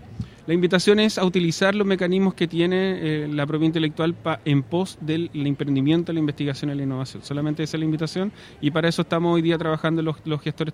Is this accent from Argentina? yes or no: no; Chile; Uno se sorprendería las patentes bien domésticas y creadas así en el garaje de la casa que tenemos los chilenos.